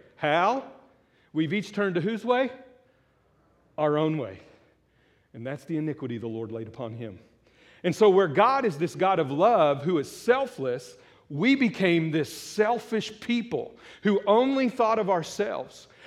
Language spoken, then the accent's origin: English; Muskogee, Oklahoma, United States; I'm not from Louisiana. I married a Louisiana girl. Her mama's cooking was awesome. But let's just not go there. But anyway, I'm